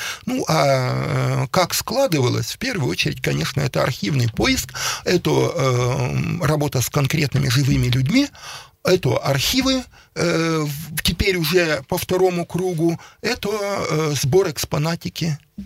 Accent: Saint Petersburg, Russia; Дело в том, что я ведь сам ленинградец. Там моя родня, мои близкие до сих пор остаются.

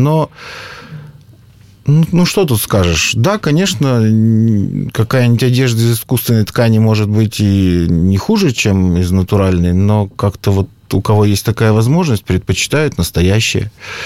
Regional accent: Perm, Perm Krai, Russia; Ну, я родился и вырос в Перми. Я, можно сказать, патриот Пермского края.

